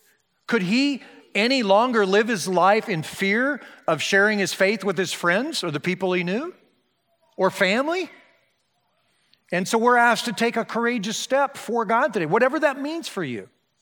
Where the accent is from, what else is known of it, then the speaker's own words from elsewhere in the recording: Iowa, United States; I'm so thankful to be born and raised in Iowa in this part of the world